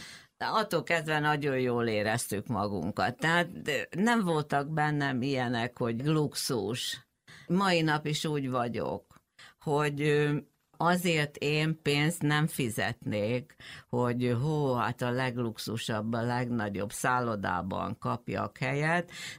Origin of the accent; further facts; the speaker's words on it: Szombathely, Vas, Hungary; éves lehettem, amikor átmásztam már a kerítésen, és mentem felfedezni Szombathely. Az volt a világ, a szülővárosom.